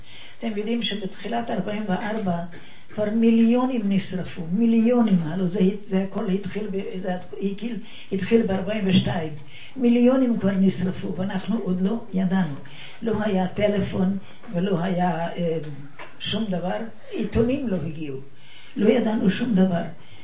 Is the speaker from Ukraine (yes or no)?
yes; Zakarpattia Oblast, Ukraine; now in Israel; אני מצ'כוסלובקיה. צ'כוסלובקיה הייתה מורכבת משלושה ארצות, צ'כיה, סלובקיה וחלק קטן של אוקראינה. אני מאוקראינה.